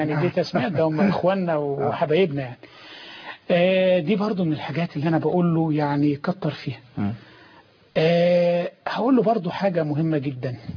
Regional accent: Egypt; اللي هي الوجبه الرئيسيه عندنا في مصر هنا وبعض الدول الاسلاميه الاخرى.

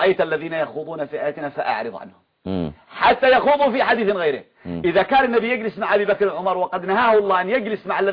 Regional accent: Yemen; المنهج القراني عندنا في اليمن

